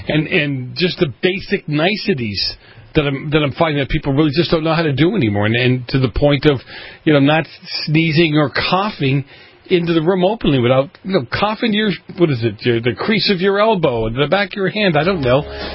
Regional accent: Boston, Massachusetts, United States; I grew up in Boston. I mean, I grew up in the 70s.

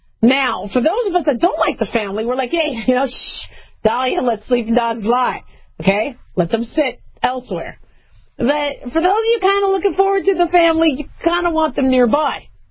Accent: California, United States; born there; I was born in California. California's my state.

